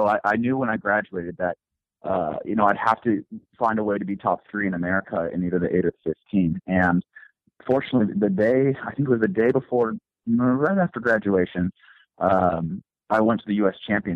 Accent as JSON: {"language": "English", "town": "Boise", "region": "Idaho", "country": "United States", "tie": "born or raised there", "said": "Yeah, well, I grew up in Boise, Idaho, which isn't exactly like a hotbed of track and field."}